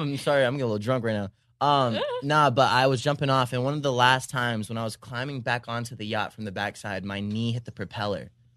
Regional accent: Texas, United States; Like, I went back to Texas, like, my hometown, and tried to drink the way I drink out here.

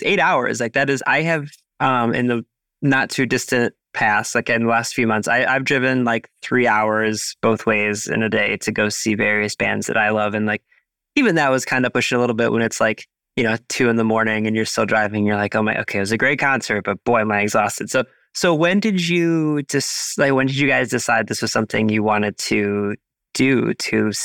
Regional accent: United States; now in Cleveland, United States; Okay, so first things first, I am an American. I live in Cleveland, Ohio.

